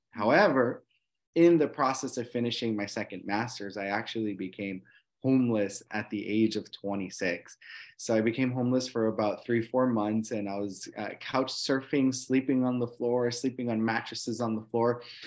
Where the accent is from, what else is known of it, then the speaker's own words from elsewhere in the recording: Puerto Rico; moved away as an adult; also born or lived in Chicago; now in Texas, United States; near the city of Chicago. And then from there, my parents moved to Puerto Rico. So Puerto Rico is my hometown. I'm just first generation college student as well. And it was barely 7 years ago that I moved to the state of Texas from Puerto Rico.